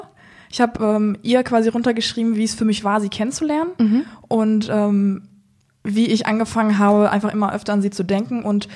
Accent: Rhineland-Palatinate, Germany; born there; Meine Familie kommt gebürtig dort unten her. Ich habe auch noch sehr viel Verwandtschaft dort unten. Ich bin, sag ich jetzt mal, in Deutschland hier geboren gehabt, im tiefsten Rheinland-Pfalz tatsächlich. Mhm. Sprich, vom Akzent her hört man mir nicht an, dass ich ausländische Wurzeln habe.

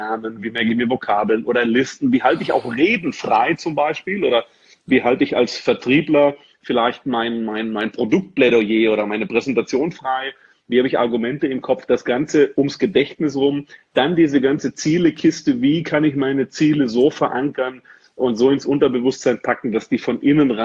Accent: Dortmund, North Rhine-Westphalia, Germany; hier bei mir in meiner Heimatstadt Dortmund.

